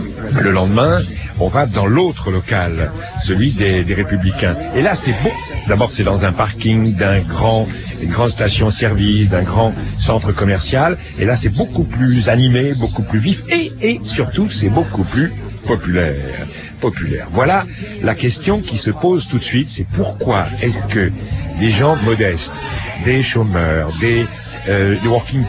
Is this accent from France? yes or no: yes; France; parce qu'on est français